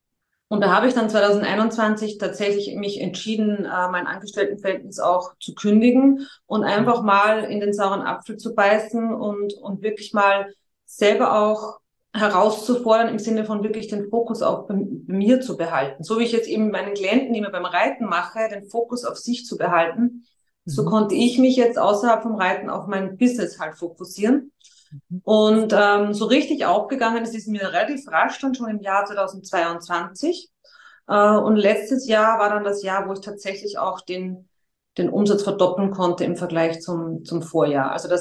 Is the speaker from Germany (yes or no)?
no; Austria; weil bei uns in Österreich jetzt das Angebot für mich persönlich nicht da war